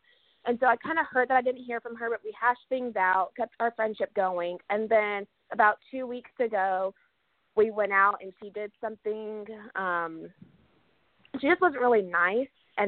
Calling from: Kansas, United States

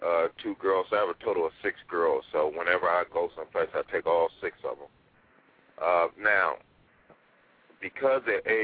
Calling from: Los Angeles, California, United States; calling from Los Angeles, California.

